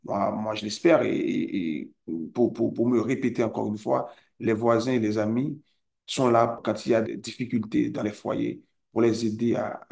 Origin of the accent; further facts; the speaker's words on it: Haiti; Moi, en tant qu'Haïtien et citoyen engagé